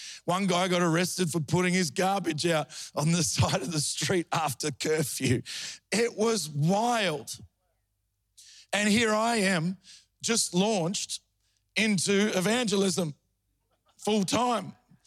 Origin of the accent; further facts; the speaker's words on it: Melbourne, Victoria, Australia; because I'm from Melbourne, right?